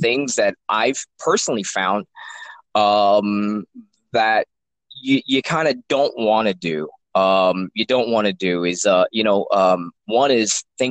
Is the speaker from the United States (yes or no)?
yes; Trenton, New Jersey, United States; also born or lived in Princeton; I grew up in Trenton area and Ewing Township, my early years, and in around 8th grade, my mother got a job in Princeton, and we ended up moving to Princeton.